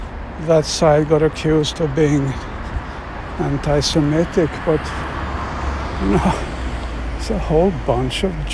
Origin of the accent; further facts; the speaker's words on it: Sweden; English is a second language; because that's what I grew up with here in Sweden.